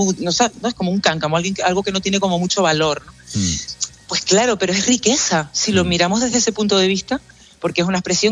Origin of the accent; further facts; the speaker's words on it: El Paso, Canary Islands, Spain; ¿y si Woody Allen hubiera nacido en El Paso, que es donde mi pueblo, en La Palma?